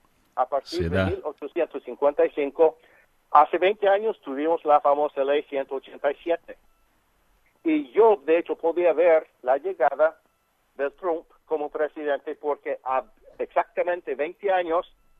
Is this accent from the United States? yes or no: yes; United States; born there; yo nací aquí, mis padres nacieron aquí. De hecho, yo soy americano de octava generación de origen mexicano. Mi familia ha estado aquí antes de que existiera Estados Unidos.